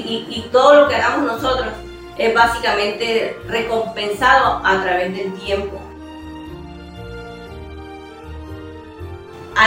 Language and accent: Spanish; Cesar, Colombia; moved away; No soy sabanera, soy del departamento del Cesar, soy desplazada y estoy aquí desde hace 27 años, 29 años